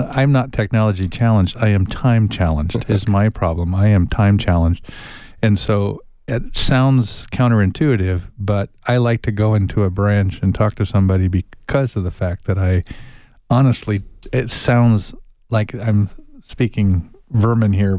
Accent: Tucson, Arizona, United States; born there; And I was born here in Tucson.

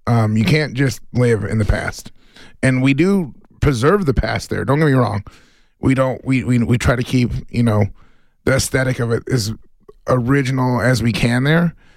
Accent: Texas, United States; Growing up in Texas, you know, I lived in honky tonks.

